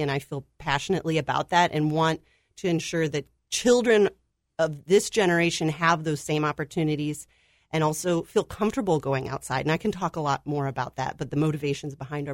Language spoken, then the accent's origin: English; Cincinnati, Ohio, United States; I'm a West Side kid. I grew up here in Cincinnati, not far from the river.